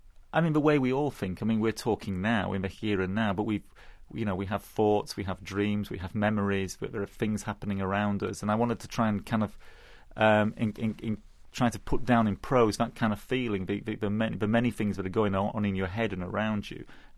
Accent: Leeds, Yorkshire and the Humber, United Kingdom; even when I was growing up in Leeds, in Yorkshire, you could still find, you know, the bomb craters from the war, even in the 70s.

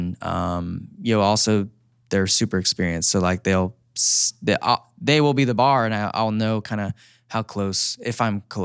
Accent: California, United States; I'm sure will be cheering for me a little bit because I'm from California as well.

